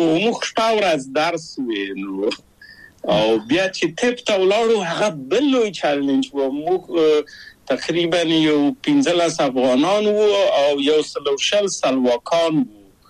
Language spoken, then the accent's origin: Pashto; Kabul, Afghanistan; moved away; او زه له کابل په یو دولتي بورس چکسلواکیا ته راغلم.